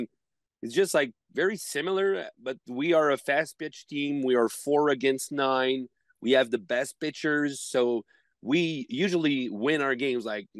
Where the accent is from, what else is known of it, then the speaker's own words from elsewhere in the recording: Quebec, Canada; You know, we grew up here in French Quebec, like I said, very small community of French people here.